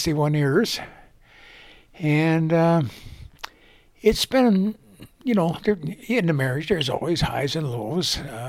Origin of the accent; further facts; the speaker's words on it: Muskego, Wisconsin, United States; I grew up in Muskego, Wisconsin, and I've been here all my life.